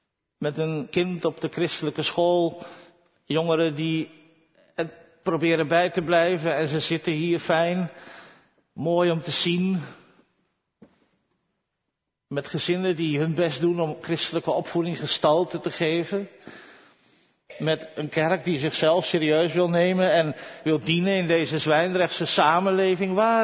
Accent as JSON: {"language": "Dutch", "region": "South Holland", "country": "Netherlands", "tie": "born or raised there", "said": "Geboren en getogen in de Alblasse Waard, kennen we de verhalen."}